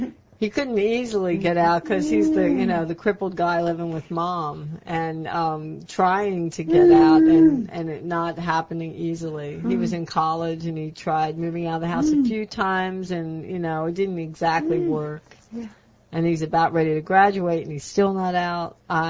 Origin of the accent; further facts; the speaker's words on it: San Bernardino, California, United States; I G grew up in... S. A. San Bernardino.